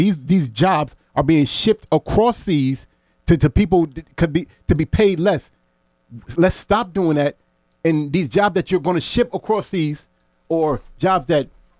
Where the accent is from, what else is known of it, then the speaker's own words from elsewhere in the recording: New Haven, Connecticut, United States; Like, I'm from New Haven, and this is the biggest voting block.